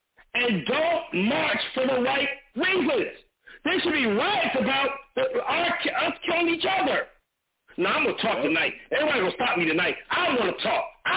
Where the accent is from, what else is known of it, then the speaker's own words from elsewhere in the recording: Los Angeles, California, United States; has been murdered back in my hometown of Los Angeles